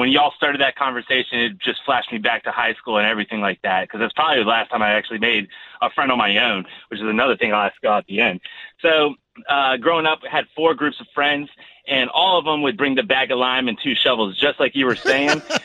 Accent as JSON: {"language": "English", "town": "Virginia Beach", "region": "Virginia", "country": "United States", "said": "took him to jail in Culpeper, Virginia, when we're from Virginia Beach."}